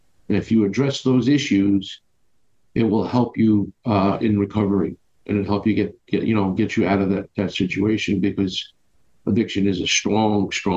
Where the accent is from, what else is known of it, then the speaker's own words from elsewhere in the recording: Brooklyn, New York, United States; So I am 50 years old, born and raised in Brooklyn, New York, live in Staten Island.